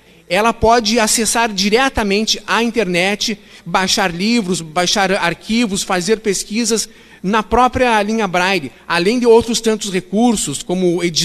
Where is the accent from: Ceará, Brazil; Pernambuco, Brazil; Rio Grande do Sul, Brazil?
Rio Grande do Sul, Brazil; Bagé; Eu venho do interior do estado, venho de Bagé, que é uma cidade que fica na fronteira com o Uruguai, a cerca de 400 quilômetros de Porto Alegre.